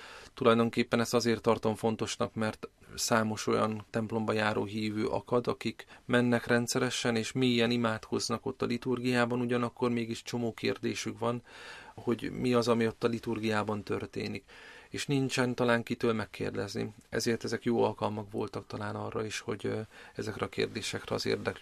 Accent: Szombathely, Vas, Hungary; egyetemi lelkészként folytattam az utamat odahaza Szombathelyen

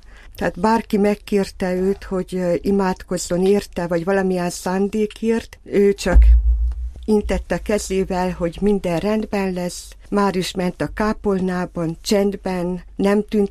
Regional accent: Sepsibükszád, Covasna, Romania; én meg Sepsibüsszádról származom, ugye Háromszékről, Kovászna megyéből

